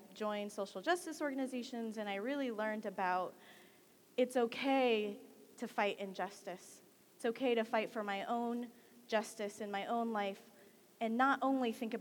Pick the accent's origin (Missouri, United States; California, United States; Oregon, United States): California, United States; born there; I was born in the Central Valley of California to refugee Vietnamese parents.